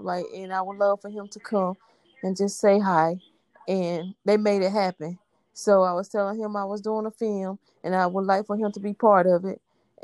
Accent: Kinston, North Carolina, United States; I'm originally from Kinston, North Carolina.

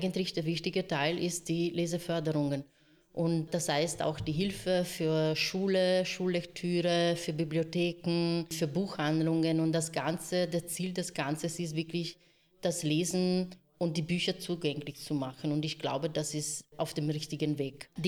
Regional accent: Brescia, Lombardy, Italy; German is a second language; moved away as an adult; now in Vienna, Austria; Ich bin in Brescia aufgewachsen und ich habe dort studiert.

